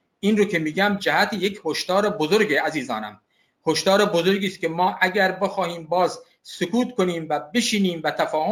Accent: Khuzestan, Iran; moved away as an adult; من خوزستانی هستم و در خدمت صنعت کشور بودم، در خدمت همکارانم بودم در طی 35 سالی که در ایران بودم

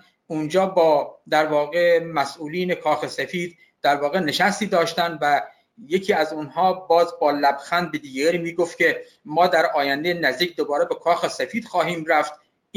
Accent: Khuzestan, Iran; moved away as an adult; من خوزستانی هستم و در خدمت صنعت کشور بودم، در خدمت همکارانم بودم در طی 35 سالی که در ایران بودم

